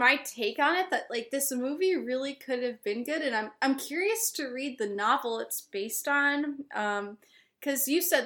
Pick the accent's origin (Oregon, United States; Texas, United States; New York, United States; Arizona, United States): New York, United States; Long Island; Now, keep in mind, we're both from Long Island